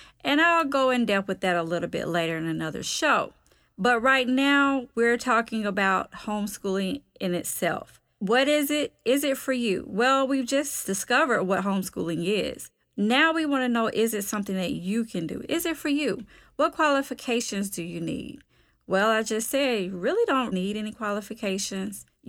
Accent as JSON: {"language": "English", "region": "Georgia", "country": "United States", "accent": "southern", "said": "If you haven't discovered that from my little southern accent, I am from Georgia."}